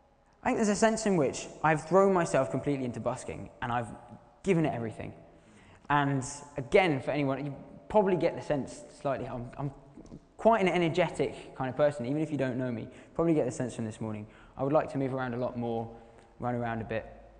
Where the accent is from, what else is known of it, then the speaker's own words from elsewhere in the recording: Yorkshire and the Humber, United Kingdom; But I grew up in West Yorkshire